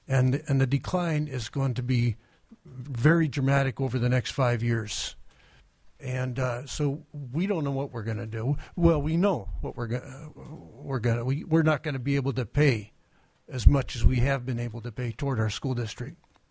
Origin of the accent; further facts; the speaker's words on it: Kotzebue, Alaska, United States; I'm from Kotzebue.